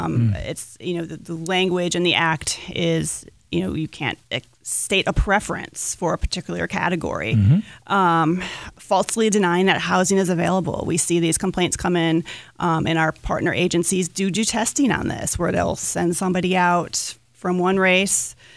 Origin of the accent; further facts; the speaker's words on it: Michigan, United States; moved away as an adult; I'm originally from Michigan.